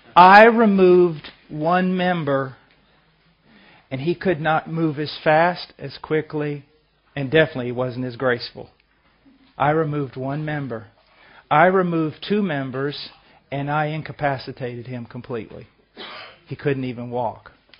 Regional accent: the South, United States; I'm an American. I'm from the South. I have no culture.

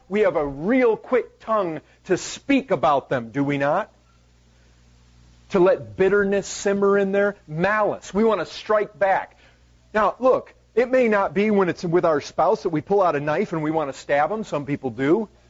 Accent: Ireland; Sometimes, you know, I'm Irish and get all red, and people see it.

